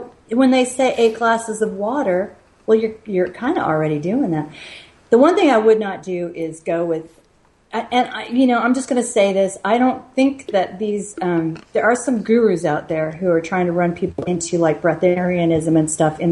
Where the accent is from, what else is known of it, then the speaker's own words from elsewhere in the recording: Four Corners, United States; Without, you know, my family were ranchers. I come from the Four Corners.